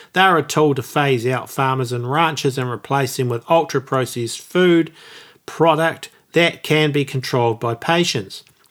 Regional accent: New Zealand; Now, as a New Zealander, the New Zealand government is actually put an injunction

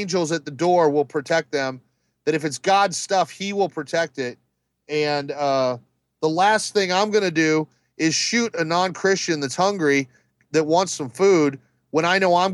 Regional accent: Mexico; now in United States; I grew up in Mexico.

